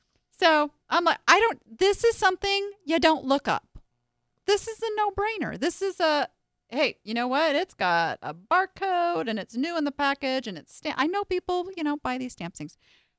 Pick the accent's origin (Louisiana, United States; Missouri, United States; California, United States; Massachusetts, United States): California, United States; La Habra; I grew up in La Habra, California.